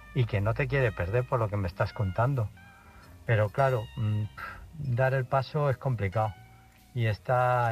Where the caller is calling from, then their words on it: Illescas, Castilla-La Mancha, Spain; de Illescas.